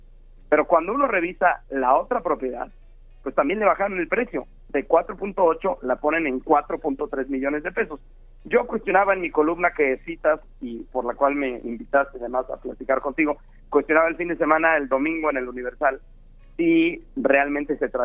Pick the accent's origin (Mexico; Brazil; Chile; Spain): Mexico; No sé si estamos dimensionando bien como mexicanos